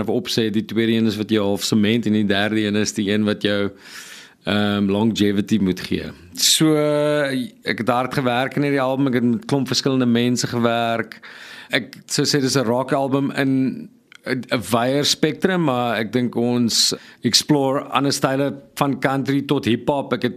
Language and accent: Afrikaans; Bellville, Western Cape, South Africa; ek het in Suburbia groot geword in Bellville, die noordelike voorstede van Kaapstad